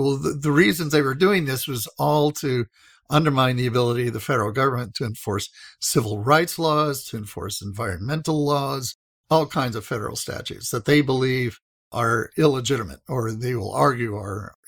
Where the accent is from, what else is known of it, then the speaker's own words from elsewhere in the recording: Idaho, United States; I grew up in Idaho. My wife's from Montana. I spent a lot of time in rural areas